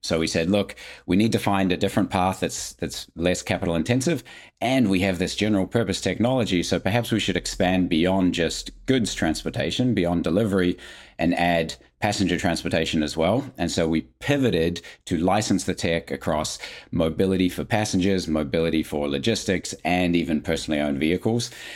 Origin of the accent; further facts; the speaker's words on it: New Zealand; I'm from New Zealand.